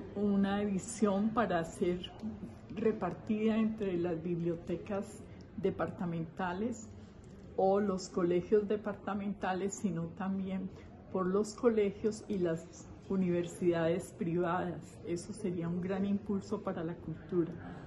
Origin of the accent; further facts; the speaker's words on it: Manizales, Caldas, Colombia; born there; No, yo nací aquí en Manizales.